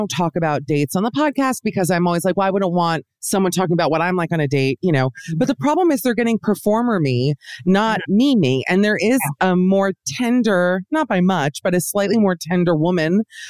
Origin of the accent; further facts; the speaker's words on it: Miami, Florida, United States; I'm actually from Miami, where I am as we speak.